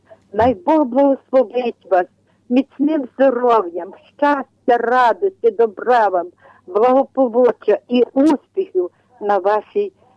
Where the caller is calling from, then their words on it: Ternopil Oblast, Ukraine; Тернопільщина.